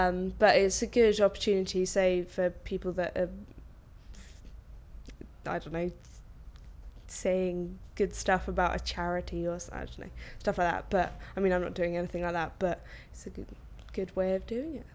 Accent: Bristol, South West England, United Kingdom; I'm 18, I'm from Bristol.

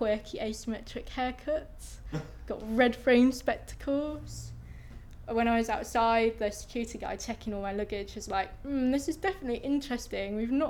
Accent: East Midlands, United Kingdom; Okay, so I'm from Lincolnshire, and we live in the middle of nowhere. There's one set of neighbours on the side, but all around it's fields.

